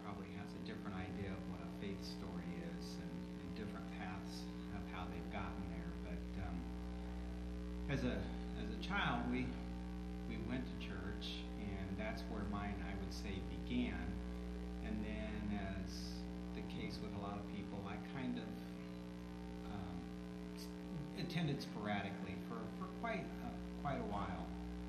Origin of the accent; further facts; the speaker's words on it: Indiana, United States; I grew up in Wayne County, moved away, and then there was just this opportunity that came for me to come back to Richmond and teach at Richmond High School.